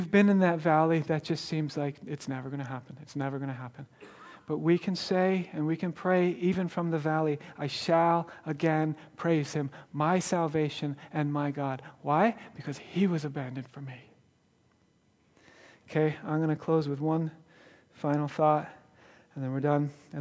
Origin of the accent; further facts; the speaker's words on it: Milwaukee, Wisconsin, United States; I grew up in Milwaukee. I'm surrounded by my family in Milwaukee.